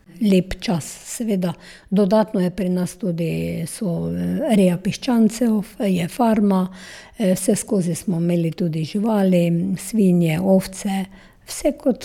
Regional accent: Vitomarci, Drava, Slovenia; Prihajam iz Vitomart, Sveti Andraž, to je naslednja občina, ni daleč.

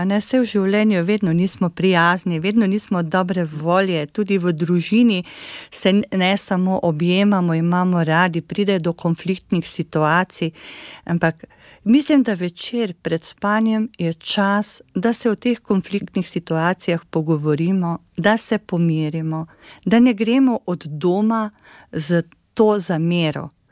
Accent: Carinthia, Slovenia; also born or lived in Ljubljana; jaz prihajam iz Koroške, prihajam iz Brezna, drugače sem iz okolice Slovengradca, kjer sem tudi začela svojo pot

